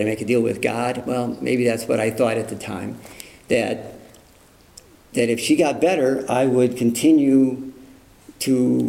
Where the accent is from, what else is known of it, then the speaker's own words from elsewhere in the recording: Skokie, Illinois, United States; I grew up in Skokie, Illinois, that was so Jewish that when a Jewish holiday rolled around, they just closed the school because there was nobody left.